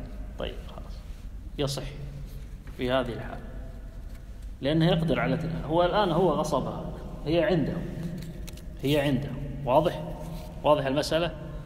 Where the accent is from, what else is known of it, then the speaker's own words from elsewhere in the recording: Kuwait; هناك أناس موجود حتى عندنا في الكويت موجودة في مزارع أحواض يستزرع فيها السمك